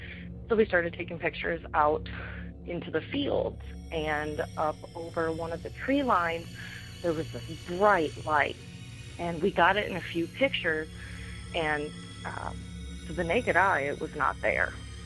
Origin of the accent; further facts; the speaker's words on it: Illinois, United States; I'm from Illinois.